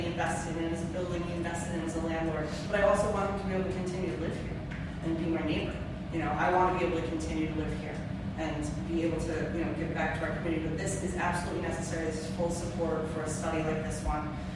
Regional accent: Coxsackie, New York, United States; now in Catskill, United States; So, having grown up, I grew up in Coxsackie. If you know me, I've lived here for a long time now to still not even be a Catskillian.

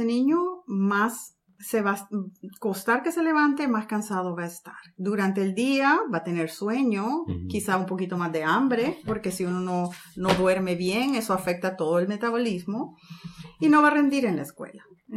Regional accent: Honduras; now in United States; Honduras.

